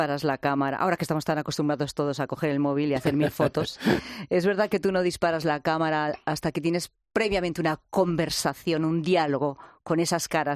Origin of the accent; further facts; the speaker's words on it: Castile and León, Spain; como es la comarca de Aliste, en Zamora, que también es protagonista de este libro. Esta, que es mi tierra, también tiene un capítulo fotográfico especial en este libro